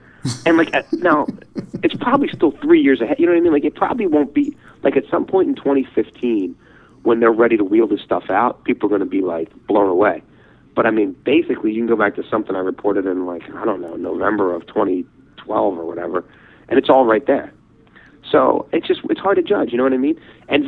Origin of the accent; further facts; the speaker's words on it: Baltimore, Maryland, United States; I grew up in Baltimore, we live just outside of Baltimore now